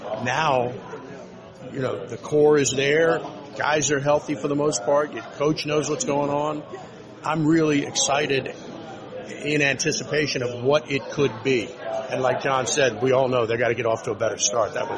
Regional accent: Washington, District of Columbia, United States; especially to be doing it in my hometown for the team that I grew up rooting for.

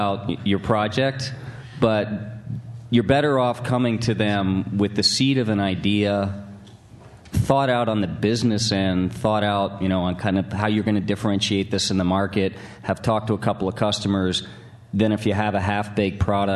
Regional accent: New Jersey, United States; I'm from New Jersey. I resemble that remark.

